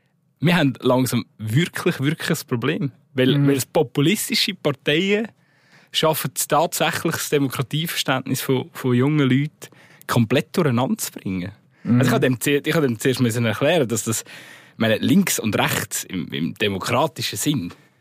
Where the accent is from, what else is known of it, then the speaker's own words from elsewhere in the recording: Switzerland; Also die Folge wird so oder so irgendwann ist auch bei uns in der Schweiz an.